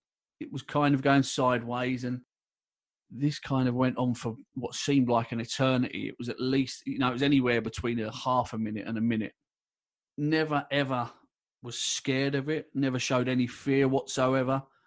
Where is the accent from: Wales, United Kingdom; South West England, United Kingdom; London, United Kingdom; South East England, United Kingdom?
London, United Kingdom; I was born and raised in London. London is a concrete jungle, you know. We don't see trees until we're maybe 12 year old if we're lucky